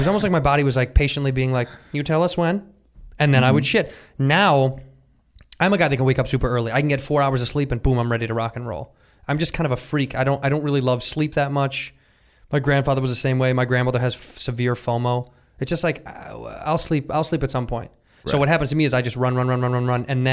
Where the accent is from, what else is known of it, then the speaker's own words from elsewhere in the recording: Chicago, Illinois, United States; When I was a youth, I grew up in Chicago.